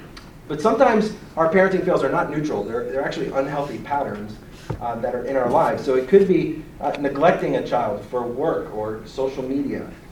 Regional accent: New Jersey, United States; now in Virginia, United States; No matter how long I live in Virginia, as soon as you find out I've been born in New Jersey

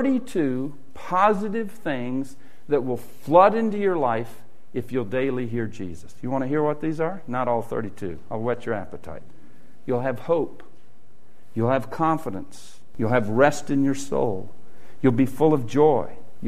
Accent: the South, United States; Look, I grew up in the South

